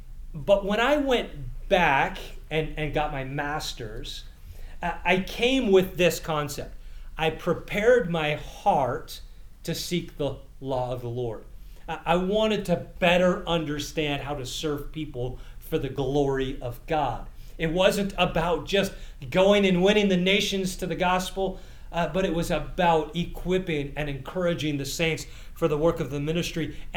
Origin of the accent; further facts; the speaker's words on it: Canada; I grew up in Canada.